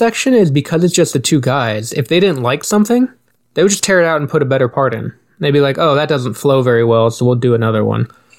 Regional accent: Knoxville, Iowa, United States; We're from Knoxville, what can I say? We have a racetrack.

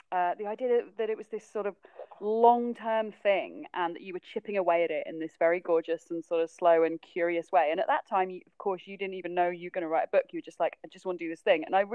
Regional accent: South West England, United Kingdom; I'd always been into swimming growing up in Cornwall and stuff

